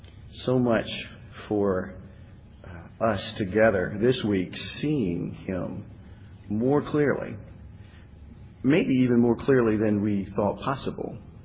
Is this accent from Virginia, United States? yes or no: yes; Virginia, United States; Welcome, everyone. … I'm from Virginia. It's great to be here.